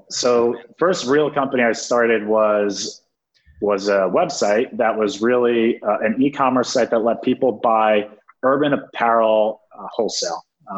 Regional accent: New Jersey, United States; in where I grew up in New Jersey.

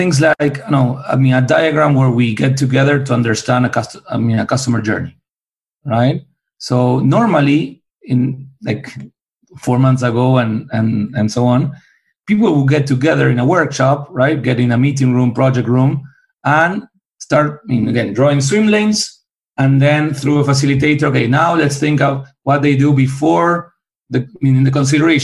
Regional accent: Buenos Aires, Argentina; now in Bay Area, United States; Buenos Aires.

